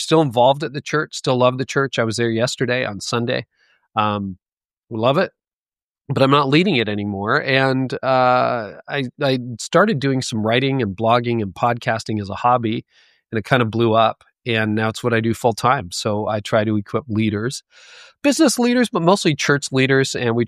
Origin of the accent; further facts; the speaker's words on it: Canada; came up north of Toronto. I'm from Canada.